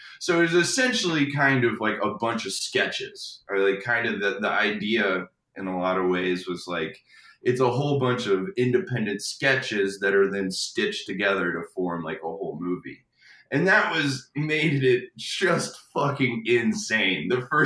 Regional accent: Indianapolis, Indiana, United States; moved away as an adult; now in Los Angeles, United States; And I moved out to LA. I'm from Indianapolis originally, and I moved out after I graduated from college here in Indiana in 2008.

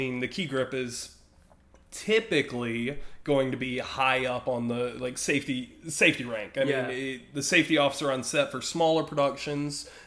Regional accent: North Carolina, United States; I'm from North Carolina. I don't have the wonderful. Valley accent.

